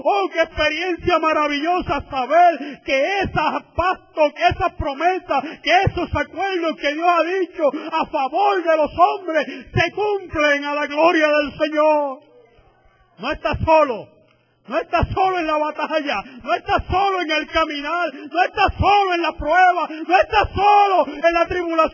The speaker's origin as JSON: {"language": "Spanish", "town": "Río Piedras", "country": "Puerto Rico", "tie": "born or raised there", "said": "y yo soy natural de Río Piedra. No sabía que me estaba trayendo a mi pueblo, amén, donde que me vio nacer."}